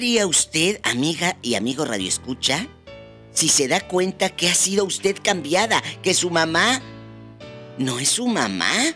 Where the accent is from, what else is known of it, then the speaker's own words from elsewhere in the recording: Matamoros, Tamaulipas, Mexico; pasó hace tiempo en Matamoros, Tamaulipas, mi tierra